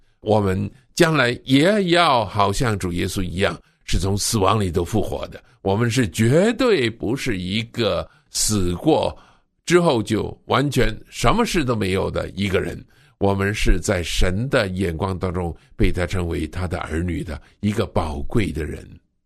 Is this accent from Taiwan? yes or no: no; China